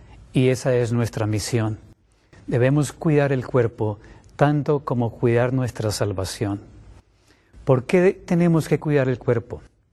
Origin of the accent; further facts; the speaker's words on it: Colombia; soy médico internista, vengo de la República de Colombia